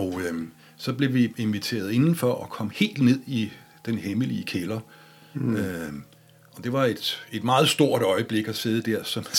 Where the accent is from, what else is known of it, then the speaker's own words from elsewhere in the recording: Charlottenlund, Capital Region of Denmark, Denmark; Jeg er opvokset i Charlottenlund